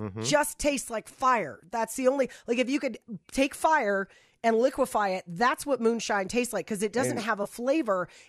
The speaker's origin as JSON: {"language": "English", "region": "Florida", "country": "United States", "said": "Granted, I'm from Florida, so you can do this all winter long."}